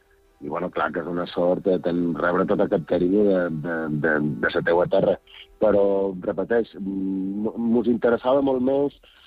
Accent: Balearic Islands, Spain; naltros com a eivissencs, no? Gent d'aquí, de sa terra

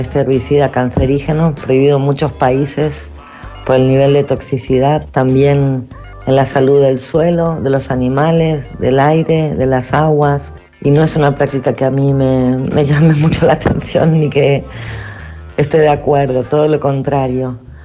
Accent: Argentina; moved away as an adult; now in Mallorca, Spain; argentina. He venido aquí directamente a Mallorca hace 18 años, un 2 de marzo del 2002.

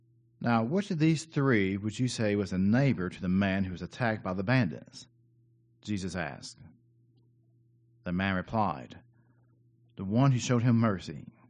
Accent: Tennessee, United States; Well, we say, no, we're from McMinn County. You know, we're not like those people from Polk. We're Megs.

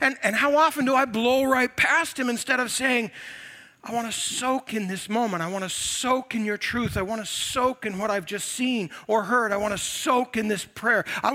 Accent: United States; But I know the score, and I'm an American.

